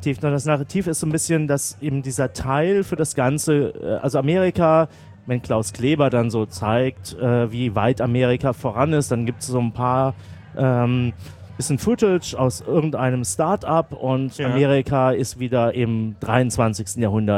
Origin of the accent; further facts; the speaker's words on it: Berlin, Germany; Sagen wir es als Berliner, ich finde, unsere Banlieue heißt Brandenburg.